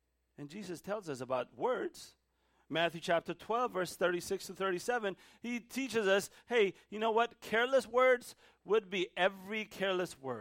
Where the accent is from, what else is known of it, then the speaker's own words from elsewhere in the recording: Ethiopia; But when I was younger, growing up in Ethiopia, every summer break, my dad would send me to my uncle's.